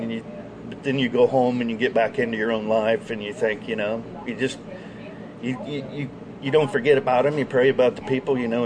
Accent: Illinois, United States; I grew up in Illinois, and my parents moved over here a couple years ago when my dad sold his business.

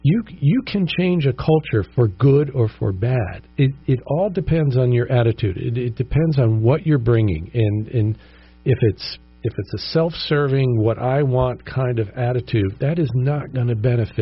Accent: Woodstock, New York, United States; I grew up in Woodstock, New York.

